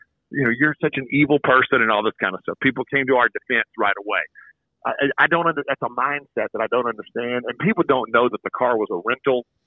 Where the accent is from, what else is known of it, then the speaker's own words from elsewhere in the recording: Louisiana, United States; I grew up in Louisiana.